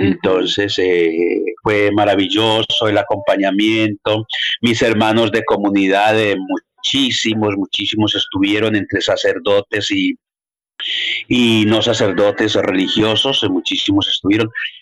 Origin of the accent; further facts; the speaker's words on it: San Vicente, Antioquia, Colombia; Lo realicé en mi pueblo, en San Vicente, Oriente Antioqueño, un pueblo del Oriente Antioqueño, el Oriente cercano, a unas hora y media, 2 horas de Medellín.